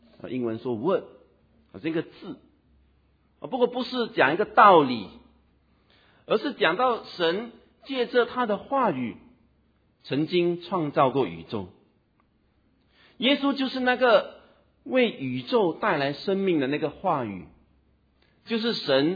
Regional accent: Singapore; 我们新加坡人就成功的率领民间的组织，

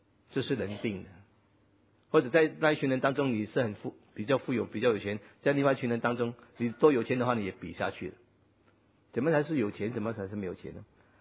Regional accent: Singapore; 我们新加坡人就很好嘛

